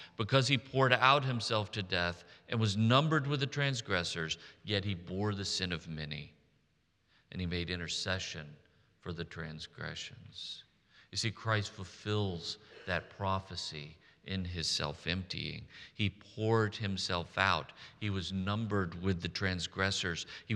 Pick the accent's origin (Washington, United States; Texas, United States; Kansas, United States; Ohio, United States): Texas, United States; Fort Worth; When I was a kid, I grew up in Fort Worth, Texas, and I used to love to go to Six Flags Over Texas.